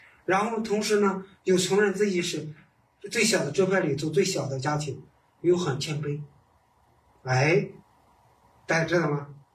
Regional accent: China; 我们中国人说鸡犬升天

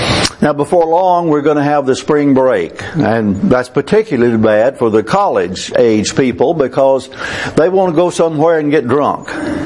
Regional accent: Texas, United States; I came from East Texas. I came from a family that, except for my mother and my sister, was not interested in religion at all.

